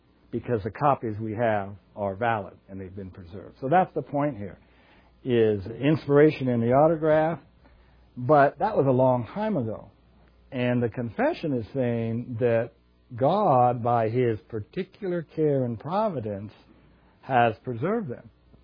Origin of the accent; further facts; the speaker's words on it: California, United States; And I was raised in California too, so that had an effect. And I'm a second generation Italian.